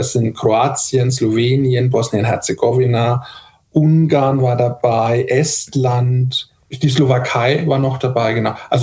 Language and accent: German; Germany; Ich meine, wir kommen aus Deutschland, das größte Teilnehmerland, das eigentlich da ist, einwohnerzahlenmäßig.